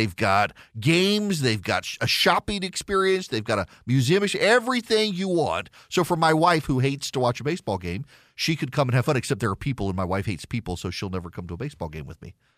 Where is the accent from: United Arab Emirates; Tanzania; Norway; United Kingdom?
United Arab Emirates; Dubai; now in Georgia, United States; I grew up in Dubai.